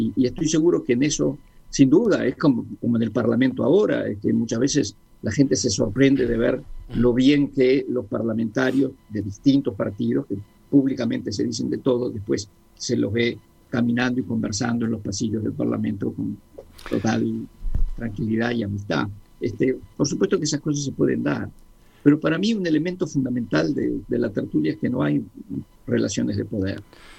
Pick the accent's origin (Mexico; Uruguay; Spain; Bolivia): Uruguay; moved away; yo la verdad es que me fui del Uruguay muy joven para poder participar en tertulias